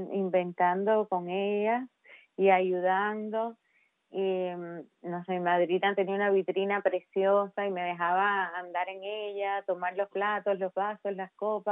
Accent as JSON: {"language": "Spanish", "town": "Remedios", "region": "Villa Clara", "country": "Cuba", "tie": "born or raised there", "said": "yo nací en Remedios hace ya casi 50 años. Y viví ahí hasta que comencé en la universidad, que me trasladé a La Habana y estuve ahí 4 años, hasta que en el 94, cuando la crisis de los veceros, pedí licencia en la universidad para irme a mi pueblo"}